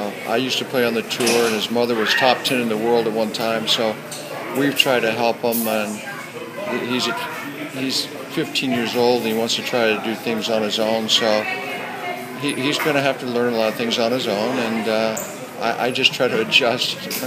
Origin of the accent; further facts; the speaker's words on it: Rancho Santa Fe, California, United States; We're from San Diego, California. Actually, Rancho Santa Fe, a little bit north.